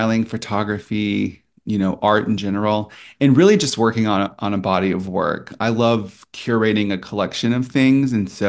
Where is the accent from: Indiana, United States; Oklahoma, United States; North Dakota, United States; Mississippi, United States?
Mississippi, United States; merging my past of, you know, growing up on the Gulf Coast in Mississippi and close to New Orleans